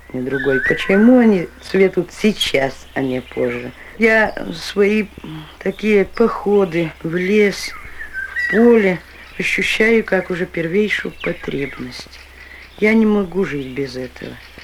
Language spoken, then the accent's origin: Russian; Nerekhta, Kostroma Oblast, Russia; В наших местах, в Нерехтском районе, она встречается часто. Все детство мое прошло в Нерехте здесь. А городок наш небольшой, сравнительно недалеко.